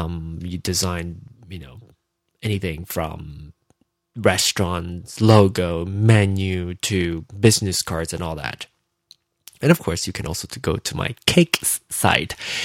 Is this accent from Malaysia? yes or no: yes; Penang, Malaysia; I do a show entirely in Hokkien, and specifically Penang-style Hokkien, because I'm from Penang, Malaysia.